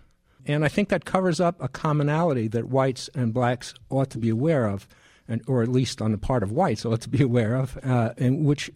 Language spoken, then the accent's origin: English; Portland, United States; I'm from Portland.